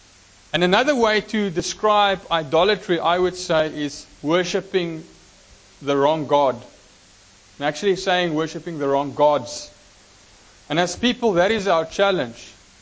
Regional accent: Free State, South Africa; I come from the Free State, there in the states of South Africa, and I grew up on a farm.

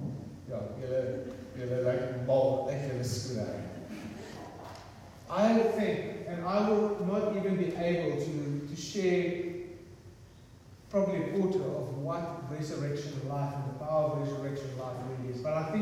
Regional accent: Belgium; English is a second language; I say zoe because I come from Belgium, so please just excuse the word

